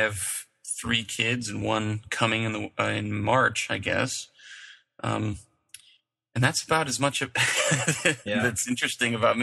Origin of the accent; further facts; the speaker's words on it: Philippines; born there; also born or lived in England; I was born in the Philippines and lived all over the world and went to high school in England and other places. And so my parents were these kind of old stock pioneer Mormons from Idaho who had left. And I was growing up in a kind of Mormon diaspora.